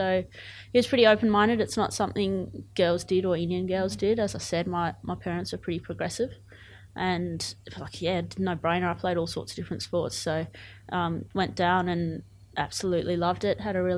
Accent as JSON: {"language": "English", "country": "Zimbabwe", "tie": "born there", "said": "So I was born in Zimbabwe. Okay. My parents were born in Zimbabwe, but on both sides, the grandparents are from India, so Gujarat. And we've maintained that Indian heritage throughout. So we're still fairly religious, still celebrate Indian events"}